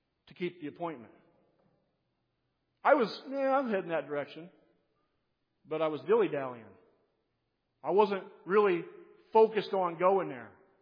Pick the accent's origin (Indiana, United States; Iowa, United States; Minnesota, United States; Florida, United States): Indiana, United States; well, you know, I'm from Northern Indiana, so I'm going to go buy a Cubs game.